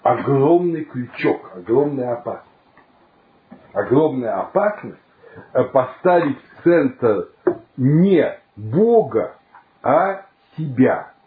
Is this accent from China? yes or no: yes; China; Russian is a second language; я же в детстве жил в Китае, и очень китайскую культуру знаю не понаслышке.